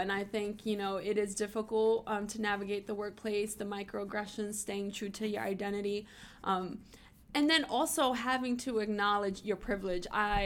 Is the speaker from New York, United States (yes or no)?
yes; Brooklyn, New York, United States; But like, so just imagine growing up in East New York, Brooklyn, being the only redhead